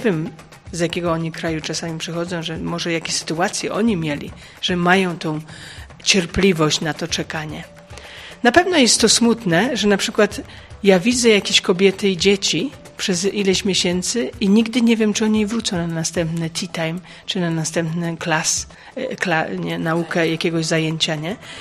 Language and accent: Polish; Wójcice, Opole Voivodeship, Poland; also born or lived in England; now in Greece; pochodzę z Wójcic, to jest między Nysą a Dmuchowem. Pracuję teraz w Grecji aktualnie, wcześniej byłam w Anglii.